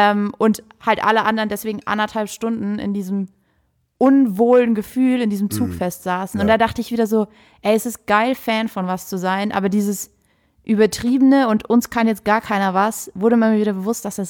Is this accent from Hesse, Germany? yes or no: no; Saarland, Germany; Ich komme aus dem Saarland